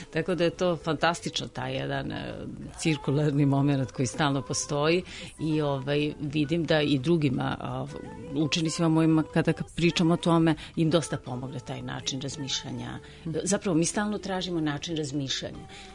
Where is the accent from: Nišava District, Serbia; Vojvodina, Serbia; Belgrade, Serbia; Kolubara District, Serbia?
Kolubara District, Serbia; Valjevo; born there; pošto sam rođena u Valjevu, te godine su otvorili odsek duvački